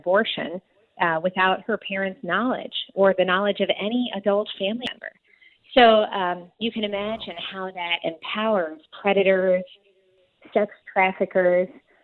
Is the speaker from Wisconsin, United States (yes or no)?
yes; Wisconsin, United States; I'm from Wisconsin. So when I came to Illinois, I was shocked at how things are done here.